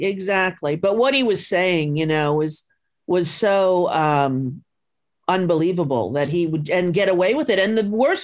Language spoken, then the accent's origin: English; New York, United States; we started talking about growing up on Long Island, about his family